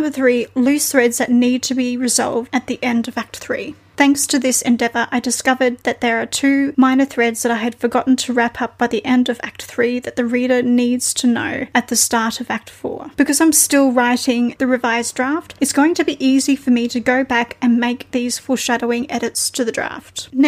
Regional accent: Brisbane, Queensland, Australia; I grew up in Brisbane, Australia, which has a similar temperature to the state of Florida.

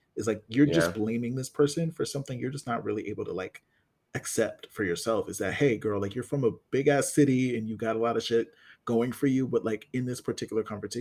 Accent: New York, United States; Like, I'm from New York. I'm that girl where I come from.

